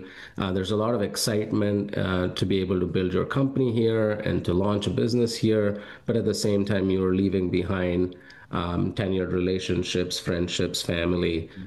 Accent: India; Born and raised in India, oldest of two.

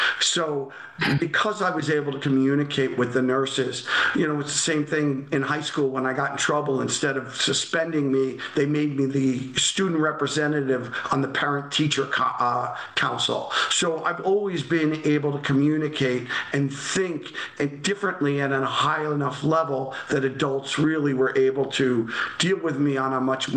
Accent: Old Bridge, New Jersey, United States; In Old Bridge, New Jersey, and I'm the middle of three boys.

